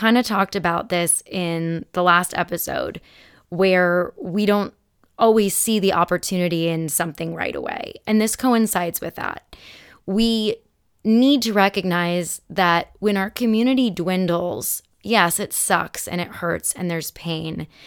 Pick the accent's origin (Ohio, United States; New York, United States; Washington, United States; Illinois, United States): Illinois, United States; Elmhurst; born there; One of my favorite stories to tell people is I was born in Elmhurst, Illinois, and my sister is 3.5 years older than me.